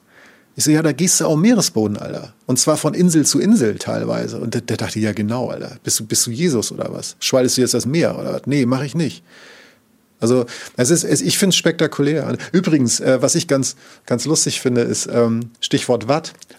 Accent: Northern Germany, Germany; ich komme ja aus Norddeutschland

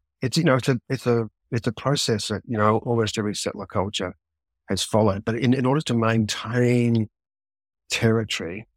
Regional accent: Australia; by the time you get to your late 50s and then into your 60s as an Australian man

